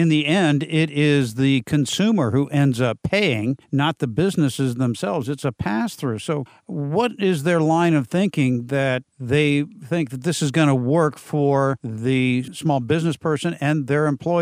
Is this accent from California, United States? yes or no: yes; San Diego, California, United States; out of San Diego, my hometown.